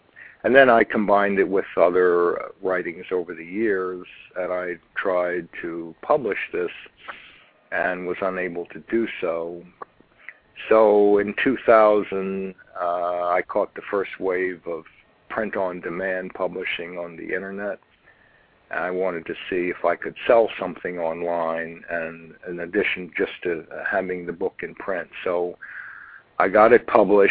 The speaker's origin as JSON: {"language": "English", "town": "Wilmington", "region": "Delaware", "country": "United States", "tie": "born or raised there", "also_born_or_lived": "Buffalo, United States / Toronto, California, United States", "said": "I was born in Buffalo, New York. I grew up in Wilmington, Delaware. I've lived in several states and spent some time in Canada, mostly Toronto."}